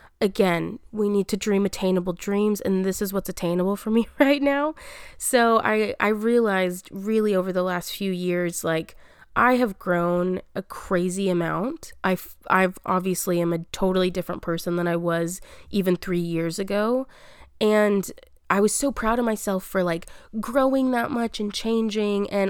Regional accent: Albany, Texas, United States; I only moved about 40 minutes away from them. They're in my hometown of Albany, Texas.

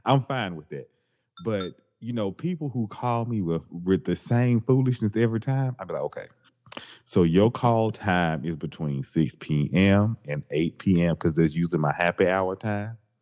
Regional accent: the South, United States; I grew up in the South. I am Southern. We have different beliefs. We have different values.

